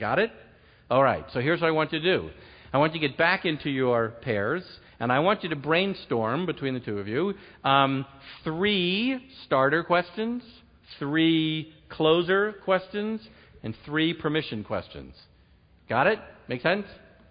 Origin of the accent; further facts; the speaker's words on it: New York, United States; I'm from New York. I mean, you know, come on, give me, you know, right, so I have to remind you.